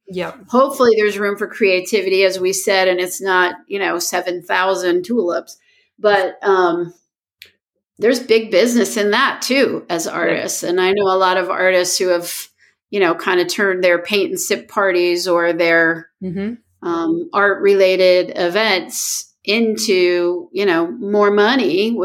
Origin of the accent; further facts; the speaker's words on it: New York, United States; growing up near New York City, you would go to the Met to see something infamous.